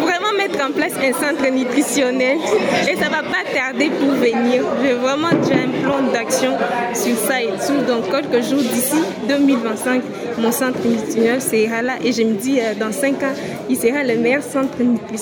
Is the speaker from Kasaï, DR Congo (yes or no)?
yes; Kasaï, DR Congo; Je suis du Kasaï. Alors, je vis dans une région où il y a plus d'enfants malnutris